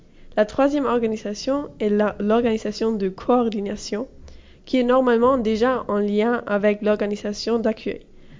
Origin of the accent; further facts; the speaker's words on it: Königsbrunn, Bavaria, Germany; French is a second language; moved away as an adult; now in Redon, France; j'ai 18 ans et je viens de Königsbrunn, une ville près de Munich en Allemagne.